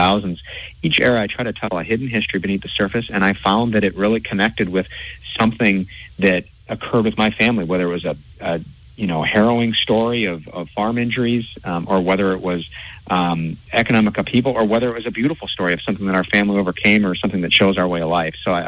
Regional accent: Spring Green, Wisconsin, United States; I grew up in the Spring Green area, working with my dad from the time I could walk, and I'm fourth generation. My dad is a third generation farmer, and my sister still works the farm with him

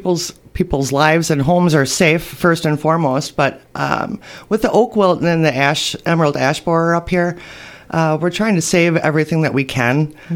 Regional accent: Eagle, Wisconsin, United States; I am actually from Eagle, Wisconsin, where I lived for 46 years. It'll be 4 years that I've lived up here now.

